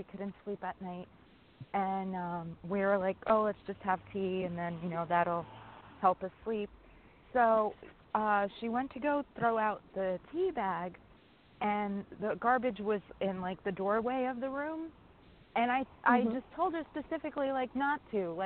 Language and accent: English; New York, United States; I'm from New York.